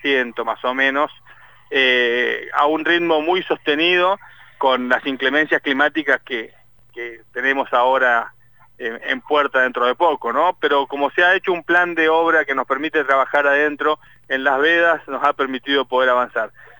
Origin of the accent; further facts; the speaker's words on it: Neuquén, Argentina; no está del todo bien por cómo somos los neuquinos, siempre un paso más adelante